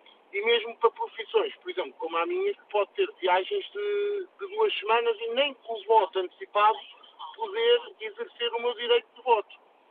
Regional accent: Póvoa de Varzim, Norte, Portugal; neste momento sou da Póvoa, mas não estou na Póvoa, estou na estrada

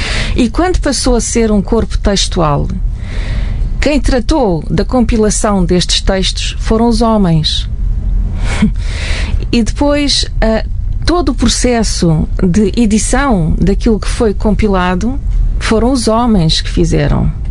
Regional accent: Mozambique; now in Portugal; pessoas como eu, portuguesas, em primeiro lugar, emigradas de Moçambique, que quando ainda Moçambique era uma colónia portuguesa

